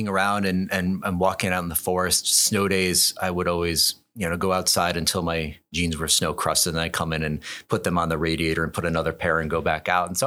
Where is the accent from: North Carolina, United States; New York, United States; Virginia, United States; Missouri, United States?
New York, United States; Albany; I am. I was born and raised just outside of Albany, New York.